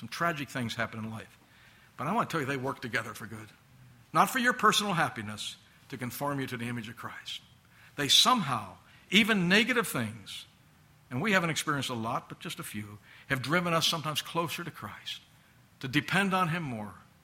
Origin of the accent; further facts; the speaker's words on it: Pittsburgh, Pennsylvania, United States; He likes my hometown team, the Pittsburgh Steelers, man of good taste.